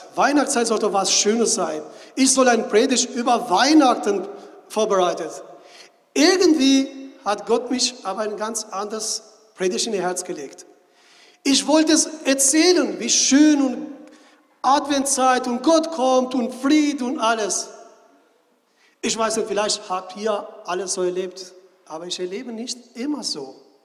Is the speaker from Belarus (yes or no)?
no; Albania; now in Berlin, Germany; ich komme ursprünglich aus Albanien, ich lebe seit einer ganzen Weile in Deutschland, ich bin verheiratet und ich habe 3 Kinder. Ich lebe in Berlin seit mehr als 10 Jahren